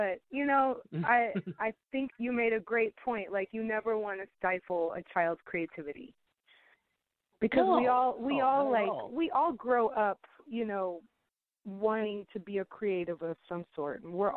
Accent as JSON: {"language": "English", "town": "Houston", "region": "Texas", "country": "United States", "tie": "born or raised there", "said": "You know, I just felt like I hit, you know, the ceiling in Houston. And I love my hometown. Like, shout out to all my family and friends in Houston. I love Houston so much. It's home base."}